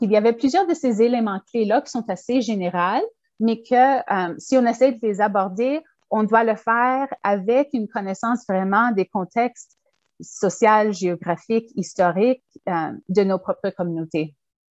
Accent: Ontario, Canada; now in Vancouver, Canada; Donc, moi, je suis franco-ontarienne, je suis arrivée à Vancouver seulement en 2017

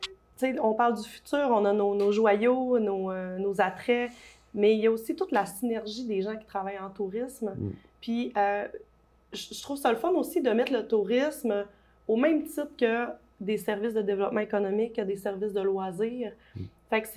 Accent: Quebec, Canada; je viens de Boom-Stassny.

